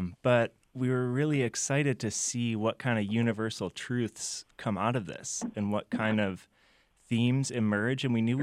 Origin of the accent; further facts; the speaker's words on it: Michigan, United States; I was living in Los Angeles. I'm from Michigan originally.